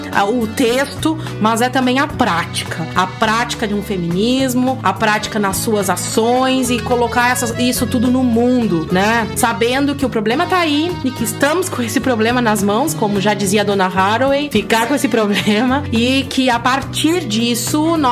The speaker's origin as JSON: {"language": "Portuguese", "town": "Arroio Grande", "region": "Rio Grande do Sul", "country": "Brazil", "tie": "born there", "said": "Mas é o lugar onde eu nasci, uma cidade que se chama Arroio Grande, quase fronteira com o Uruguai"}